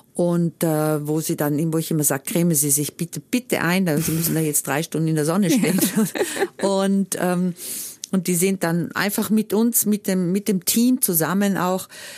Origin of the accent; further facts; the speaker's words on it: Trentino-Alto Adige, Italy; now in Montana, United States; Und Südtirol ist natürlich meine Heimat.